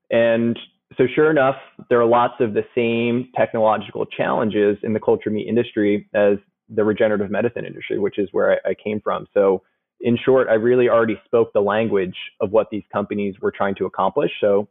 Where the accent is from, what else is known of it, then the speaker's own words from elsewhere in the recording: Philadelphia, Pennsylvania, United States; also born or lived in Clemson; So after grad school, I moved from Clemson up to Philadelphia, which is originally where I'm from.